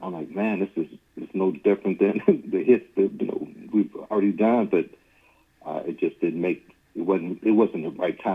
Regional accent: Cincinnati, Ohio, United States; growing up in Cincinnati, you know, of course you can go to Chicago, you know, Illinois, Indiana.

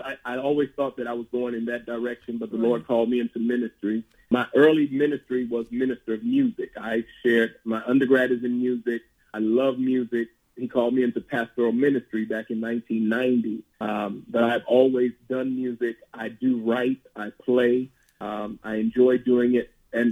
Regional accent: Shaker Heights, Ohio, United States; We grew up together in Shaker Heights, Ohio.

